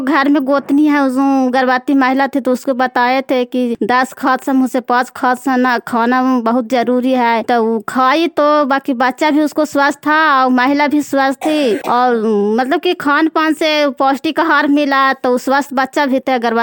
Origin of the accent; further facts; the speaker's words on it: Hasni, Bihar, India; हसनी पंचायत हसनी गांव के रहने वाला हूं।